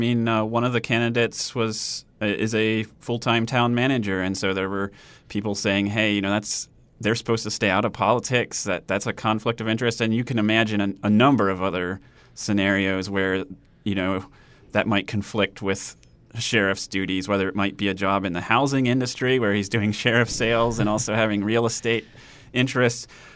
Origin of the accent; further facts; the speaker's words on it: Delaware, United States; You know, as a kid growing up in Sussex County, I think mosquitoes were worse than they are now.